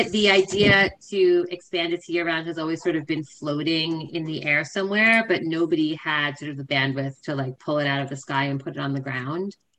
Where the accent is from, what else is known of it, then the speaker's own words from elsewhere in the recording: United States; moved away; I'm from the States originally, so I'm learning a lot of how the sort of post-high school world here works myself.